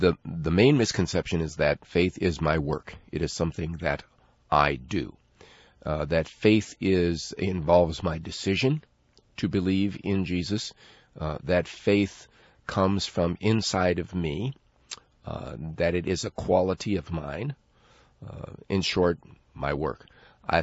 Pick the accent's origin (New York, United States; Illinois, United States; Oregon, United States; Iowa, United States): Illinois, United States; Chicago; Well, actually, I grew up in South Chicago.